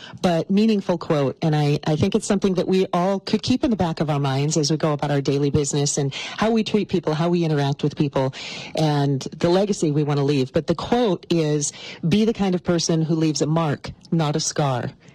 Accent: Miles City, Montana, United States; And, you know, I was from Miles City. I hadn't even, we'd been to Glacier National Park once, but I had never really been in the mountains of Montana.

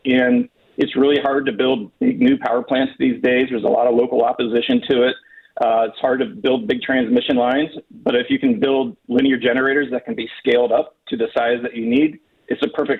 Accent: Pennsylvania, United States; You've got it happening in your own backyard in Pittsburgh. I grew up in Indiana County, so I can vouch for, you know, some of the plants in that area.

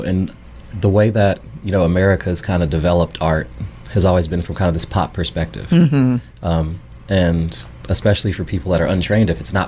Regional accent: New York, United States; we're from New York, she was always chasing these, like, the latest DJ tracks and the hottest stuff.

